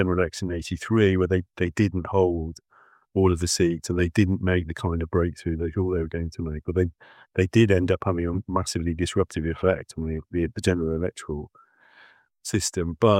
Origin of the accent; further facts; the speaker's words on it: Northwest, United States; I grew up in the Northwest.